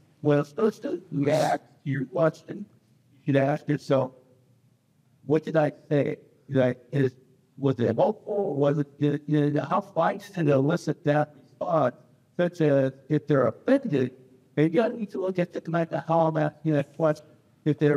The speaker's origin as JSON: {"language": "English", "region": "Midwest", "country": "United States", "tie": "born or raised there", "said": "One of the things I realized is while I was raised in the Midwest, I have certain values, certain interests, and especially as a Christian"}